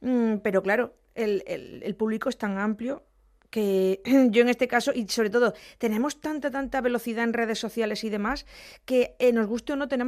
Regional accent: Andalusia, Spain; ya no solo hablar de mi pueblo, obviamente, los pedroches, ¿cómo son?

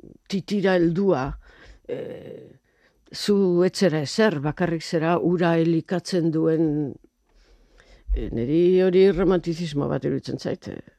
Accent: Hondarribia, Basque Country, Spain; gure ni ondarbitarra naiz. Gure herrian ez didate festetan berdintasunean parte hartzen uzten.

